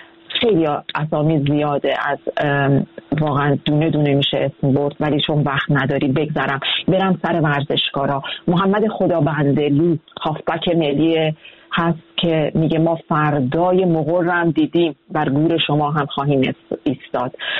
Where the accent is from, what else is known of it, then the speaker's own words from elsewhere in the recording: Iran; گفتن از وطنم ایران